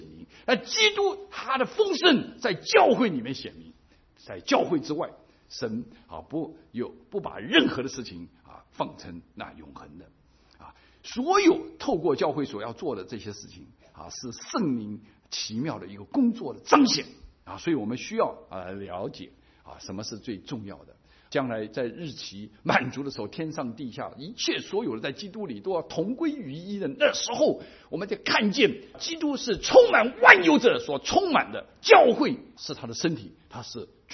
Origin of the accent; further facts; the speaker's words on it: China; 我们中国人啊，刚才讲的五福，大家都喜欢长寿